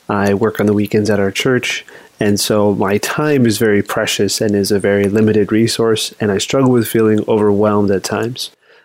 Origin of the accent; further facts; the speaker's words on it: Seattle, Washington, United States; and I'm from Seattle, and I'm a hardworking dad.